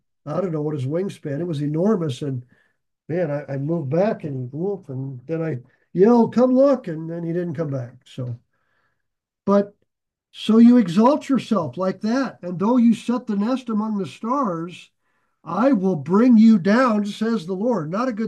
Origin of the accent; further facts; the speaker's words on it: Nebraska, United States; And this is something I noticed growing up in Nebraska.